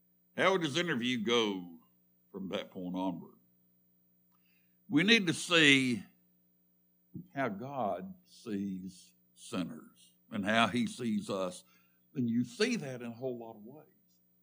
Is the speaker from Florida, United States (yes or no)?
no; Alabama, United States; both of them are from my home state, the state of Alabama.